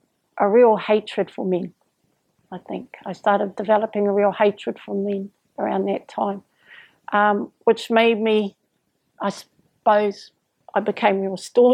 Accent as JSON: {"language": "English", "region": "Gisborne", "country": "New Zealand", "tie": "born or raised there", "said": "I grew up, I was born in Gisborne."}